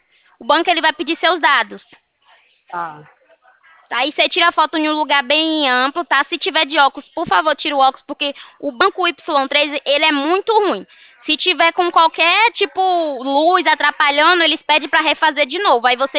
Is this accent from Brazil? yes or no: yes; Americana, São Paulo, Brazil; Eu sou de Americana